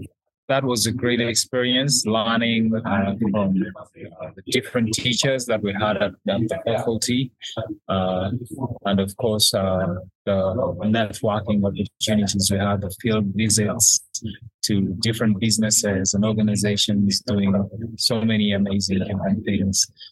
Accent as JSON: {"language": "English", "town": "Kampala", "region": "Central Region", "country": "Uganda", "tie": "born or raised there", "said": "So when I moved to Arua, because I had spent so much time growing up in Kampala, I was very curious about the region."}